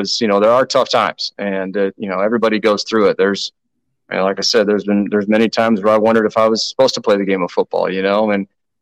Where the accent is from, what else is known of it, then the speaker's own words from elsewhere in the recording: Nebraska, United States; yes, I am from Nebraska, you know, but I am the first born generation of my family in Nebraska.